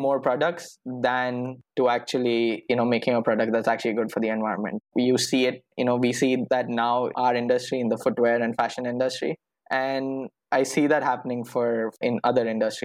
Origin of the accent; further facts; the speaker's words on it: Navi Mumbai, Maharashtra, India; I grew up in New Bombay, which is a suburb of Mumbai. It's a town of its own. You know, it's treated like a suburb. So I grew up there pretty much all my life.